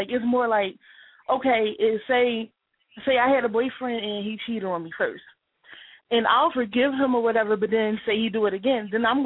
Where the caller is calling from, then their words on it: Philadelphia, Pennsylvania, United States; I'm from Philly.